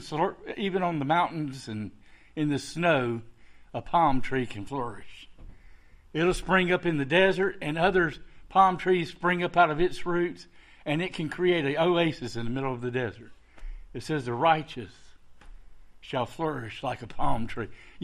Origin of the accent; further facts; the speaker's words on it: Warner Robins, Georgia, United States; now in Cartersville, United States; I'm from Warner Robins, Georgia. I was a successful builder, pastor of a church down there.